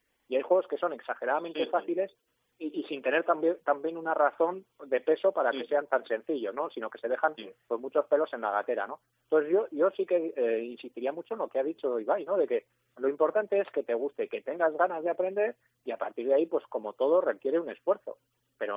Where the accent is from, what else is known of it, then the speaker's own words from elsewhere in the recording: Navarre, Spain; yo creo que para nosotros como navarros la oportunidad de jugar